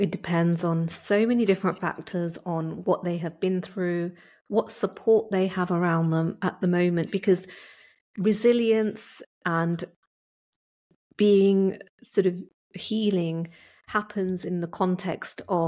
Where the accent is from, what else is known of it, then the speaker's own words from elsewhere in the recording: England, United Kingdom; born there; I mean, obviously I live in England and I'm British. I was born here, but I have an Indian heritage.